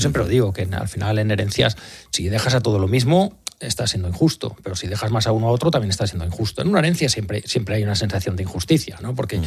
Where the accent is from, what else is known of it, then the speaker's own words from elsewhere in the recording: Catalonia, Spain; Yo soy muy catalán, también muy español, ya lo digo.